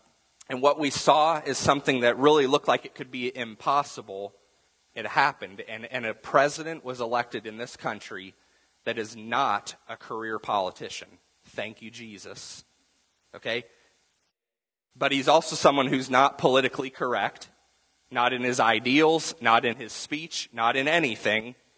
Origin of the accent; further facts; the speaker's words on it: United States; As an American, I'm very curious to see what exactly this guy does.